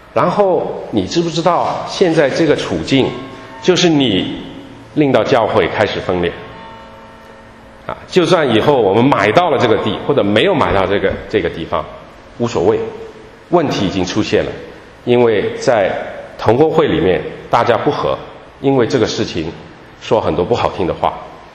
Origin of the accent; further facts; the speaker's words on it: Shanghai, China; 我们上海人说敲竹杠